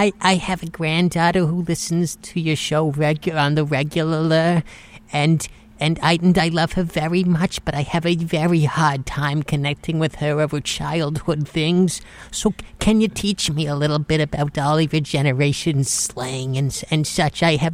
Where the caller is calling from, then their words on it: Massachusetts, United States; I'm calling from Newford, Massachusetts.